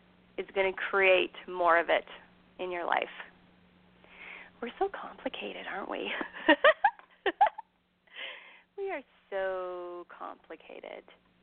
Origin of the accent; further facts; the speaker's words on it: Canada; Now, here's the thing. I'm Canadian, so I expect the apology.